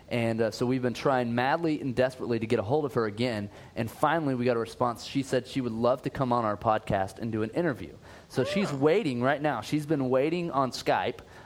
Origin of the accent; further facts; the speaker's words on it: Australia; I'm Australian.